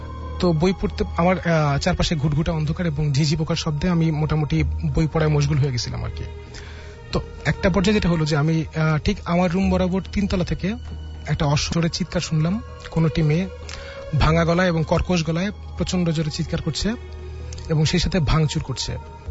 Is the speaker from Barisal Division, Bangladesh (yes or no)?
no; Dhaka, Dhaka Division, Bangladesh; এসেছি ধানমন্ডি থেকে।